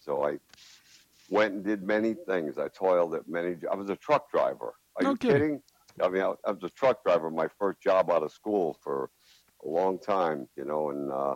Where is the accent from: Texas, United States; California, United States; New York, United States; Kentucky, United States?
New York, United States; Troy; I'm born and raised in Troy, New York.